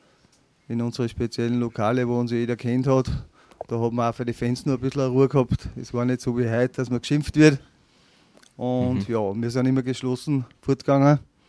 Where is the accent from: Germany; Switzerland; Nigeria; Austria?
Austria